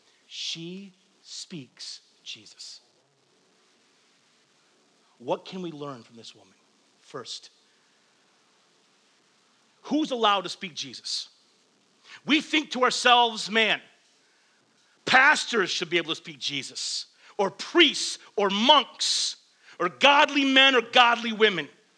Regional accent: Flint, Michigan, United States; also born or lived in Waterford; When I was in junior high, so I lived in Flint, and I moved from Flint to Waterford, Michigan.

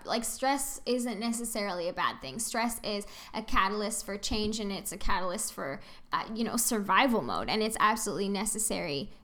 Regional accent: Kelowna, British Columbia, Canada; No one has air conditioning. I'm from Kelowna. We have air conditioning.

